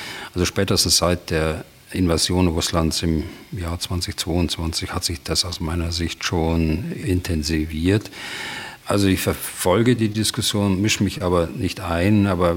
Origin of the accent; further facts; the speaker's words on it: Bavaria, Germany; als Bayer